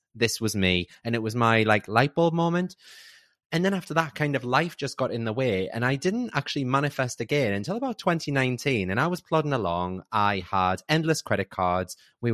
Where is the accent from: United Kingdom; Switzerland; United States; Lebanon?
United Kingdom; Newcastle upon Tyne, North East England; I'm 35. I'm from Newcastle.